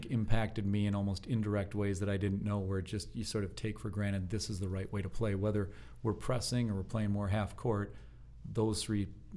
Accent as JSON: {"language": "English", "region": "Midwest", "country": "United States", "tie": "born or raised there", "said": "I mean, I think growing up in the Midwest, and I went to graduate school at the University of Wisconsin"}